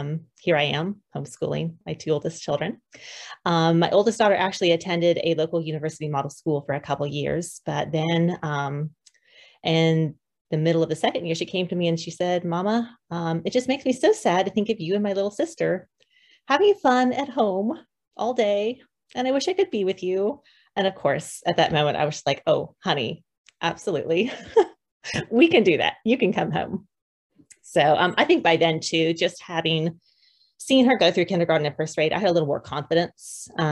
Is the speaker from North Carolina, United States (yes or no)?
yes; Raleigh, North Carolina, United States; So I grew up in the Raleigh area. I still live in the Raleigh area.